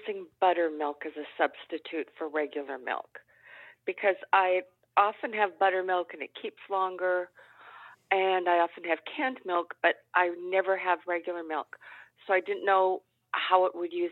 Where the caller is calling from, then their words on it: Victoria, British Columbia, Canada; I am calling from as far west in Canada as you can get, Victoria, British Columbia.